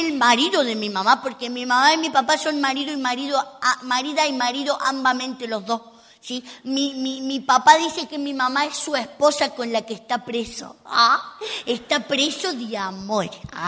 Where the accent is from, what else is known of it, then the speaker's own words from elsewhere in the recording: Argentina; No sé cómo es aquí, pero en Argentina, de donde yo vengo, las bodas